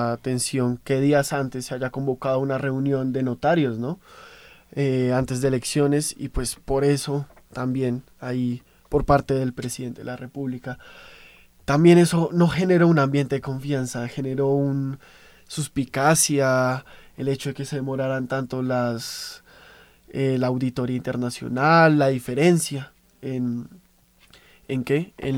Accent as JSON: {"language": "Spanish", "country": "Colombia", "said": "Pasemos a lo que nos preocupa como colombianos."}